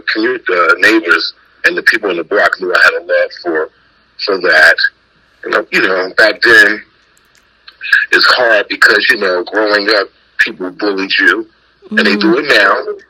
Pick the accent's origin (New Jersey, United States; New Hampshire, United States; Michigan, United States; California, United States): New Jersey, United States; Newark; I lived on Stanley Avenue in Newark. I grew up in Newark, 10th Street. Stanley Avenue, Bergen, around that Clinton Avenue area.